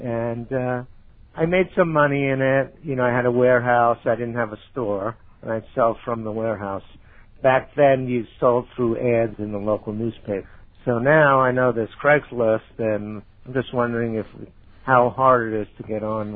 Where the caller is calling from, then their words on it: Beverly Hills, California, United States; from Beverly Hills.